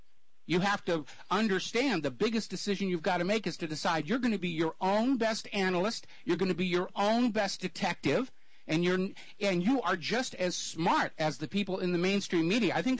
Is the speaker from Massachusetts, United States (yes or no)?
yes; Boston, Massachusetts, United States; I come from Boston.